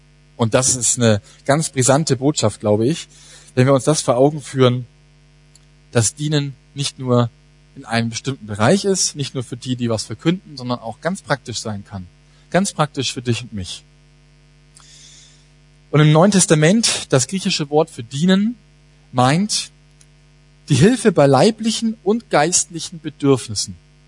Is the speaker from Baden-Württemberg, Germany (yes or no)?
no; Würzburg, Bavaria, Germany; Als ich meine erste Andacht gehalten habe als Jugendlicher in meiner Heimatgemeinde in Würzburg